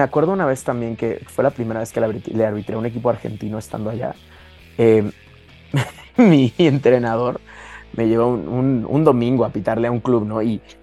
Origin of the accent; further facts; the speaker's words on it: Mexico; ¿De dónde eres? Y yo, de México.